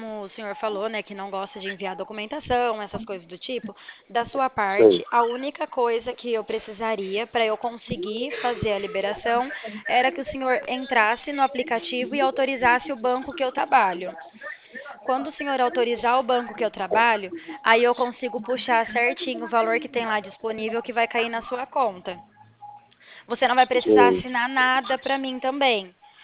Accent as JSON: {"language": "Portuguese", "town": "Porto Ferreira", "region": "São Paulo", "country": "Brazil", "said": "Eu sou de Porto Ferreira, estado de São Paulo."}